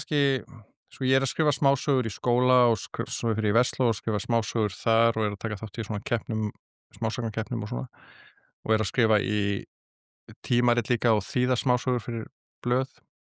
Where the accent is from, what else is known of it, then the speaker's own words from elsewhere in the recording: Kópavogur, Capital Region, Iceland; Ég er alinn upp í Kópavogi til 13 ára aldurs í Hjallakverfinu og ég fætti svona reyndar í Reykjavík en ég man ekki eftir því hérna fyrstu árunum en ég man bara eftir upphaldi í Kópavogi frábæru hverfi sem var rosa mikið af krökkum